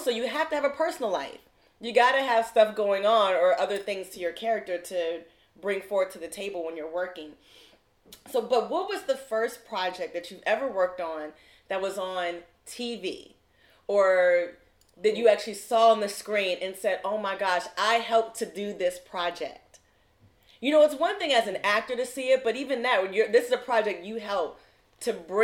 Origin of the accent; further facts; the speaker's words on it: Maryland, United States; And we're both from Maryland, so we're like kindred spirits here.